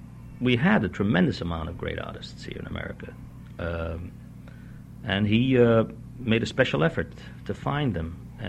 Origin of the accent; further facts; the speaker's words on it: United States; Being an American?